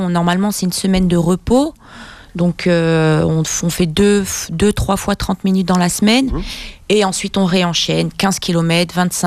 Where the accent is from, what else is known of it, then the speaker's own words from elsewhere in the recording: Casablanca, Casablanca-Settat, Morocco; moved away as an adult; je suis née à Casablanca.